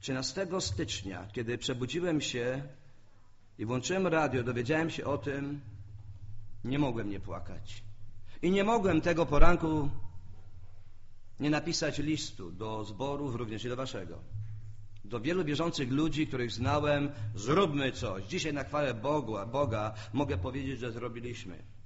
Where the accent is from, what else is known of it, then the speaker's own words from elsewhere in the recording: Oświęcim, Lesser Poland, Poland; Ja z Oświęcimia pochodzę.